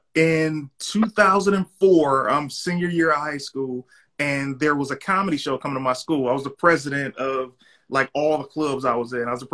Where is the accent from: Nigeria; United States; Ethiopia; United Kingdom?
United States; Detroit, Michigan; Hey, how you doing? … nice to meet you. You know, I'm from Detroit, blah, blah, blah.